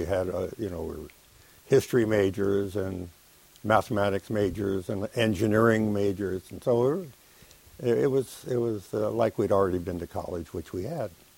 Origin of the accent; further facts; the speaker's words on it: Los Angeles, California, United States; also born or lived in Boston, United States; I grew up in Los Angeles after moving from Boston at the age 4. We arrived in Los Angeles in 1923 when things were rather primitive out there, as you know.